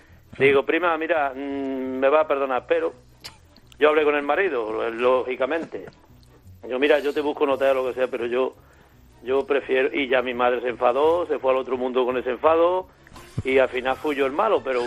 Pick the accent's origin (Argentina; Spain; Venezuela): Spain; Córdoba, Andalusia; yo soy de Córdoba. Vino a casa de mi madre, yo vivo a 200 o 300 metros de mi madre, que en paz descanse.